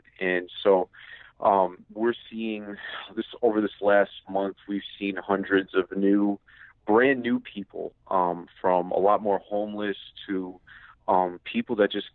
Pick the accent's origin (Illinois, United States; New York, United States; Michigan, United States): New York, United States; New York City; born and raised in New York. Just been my parents. My mom is the executive director of an organization called the Father's Heart Ministries, and so I've been there for 33 years since I was born, just in and out, in the East Village of Manhattan